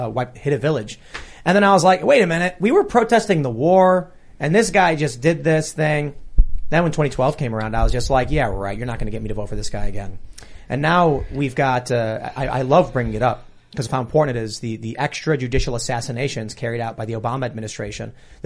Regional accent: Chicago, Illinois, United States; I grew up in Chicago. I grew up with a liberal family

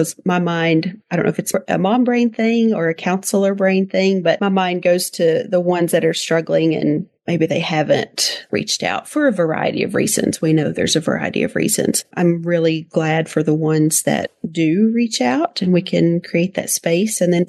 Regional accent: Virginia, United States; now in Texas, United States; So I had actually been contacted by an organization in Virginia, which is my home state. I live in Texas.

